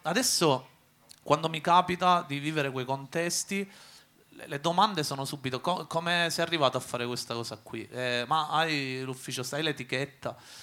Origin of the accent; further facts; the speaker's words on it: Palermo, Sicily, Italy; now in Bologna, Italy; Io adesso sto vivendo Bologna, i primi 2 anni li ho vissuti praticamente in pandemia, ma musicalmente sono cresciuto a Palermo